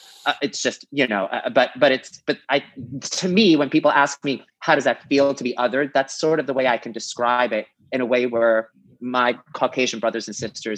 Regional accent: New York City, New York, United States; Sure. So I grew up in New York City. I have immigrant parents. My mom and dad, they actually grew up in Guangzhou, China

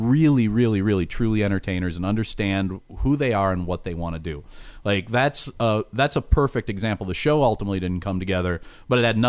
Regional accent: Minnesota, United States; Since I'm from Minnesota, I'm a huge Vikings fan.

